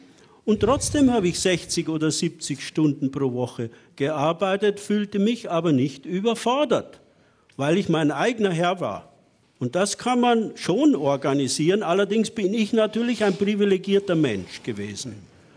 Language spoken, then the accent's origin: German; Bavaria, Germany; wie man in Bayern sagen würde, wo ich herstamme.